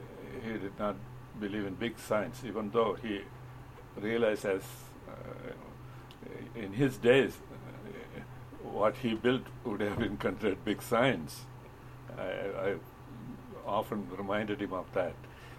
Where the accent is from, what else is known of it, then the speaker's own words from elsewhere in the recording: Kerala, India; in my home state in India, which was a communist state.